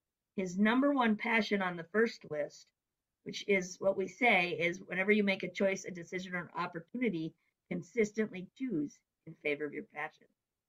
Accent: Rochester, Minnesota, United States; And you have to remember, I come from Rochester, Minnesota, home of the Mayo Clinic.

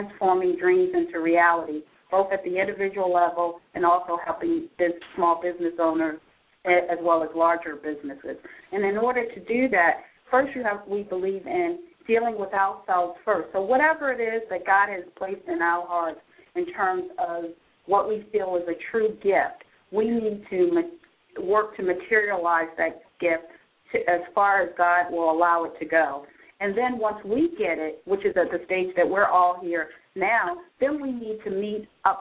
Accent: Baltimore, Maryland, United States; I grew up in East Baltimore, where you know it was as bad as East Baltimore is now. It was the same when I grew up on those streets.

